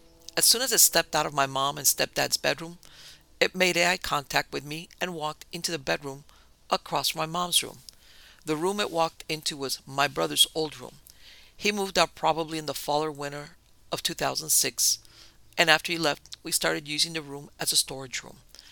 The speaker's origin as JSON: {"language": "English", "region": "Pennsylvania", "country": "United States", "tie": "born or raised there", "said": "I grew up in Pennsylvania, but we visited West Virginia a lot."}